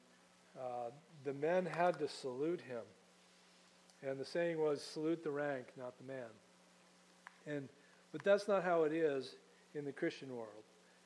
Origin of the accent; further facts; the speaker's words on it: Connecticut, United States; Growing up in the Northeast, there's toll roads.